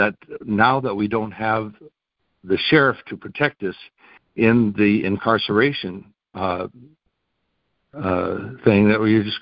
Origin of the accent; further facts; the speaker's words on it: Washington, United States; I'm from Washington State, down here behind the enemy lines.